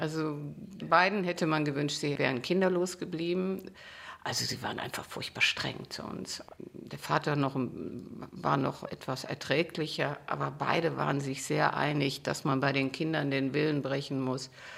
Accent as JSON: {"language": "German", "town": "Bad Godesberg", "region": "North Rhine-Westphalia", "country": "Germany", "tie": "born or raised there", "said": "Das war in Bad Godesberg, was heute der Heiderhof ist. Ja, heute ist das ja ein Stadtteil. Damals standen da zwei Häuser und ein Bauernhof."}